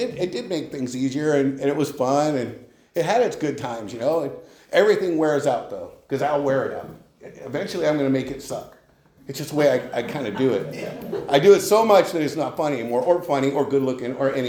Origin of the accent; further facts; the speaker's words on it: Los Alamos, New Mexico, United States; I'd gone to the counselor at our little school in Los Alamos. I grew up out in Los Alamos.